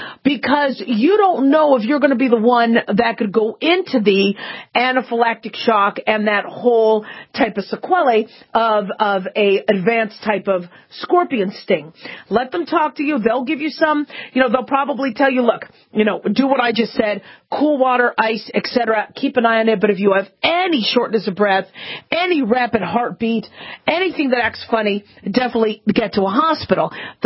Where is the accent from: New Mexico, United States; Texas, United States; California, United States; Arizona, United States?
Arizona, United States; Phoenix; I grew up in Phoenix, Arizona, and you know, scorpions were all over the place.